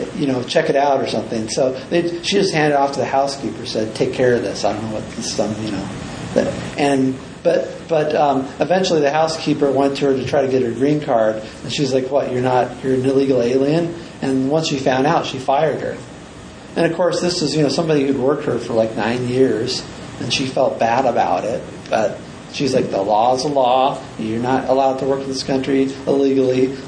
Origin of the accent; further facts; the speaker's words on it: California, United States; I'm from California, so I'm maybe more aware of things down there.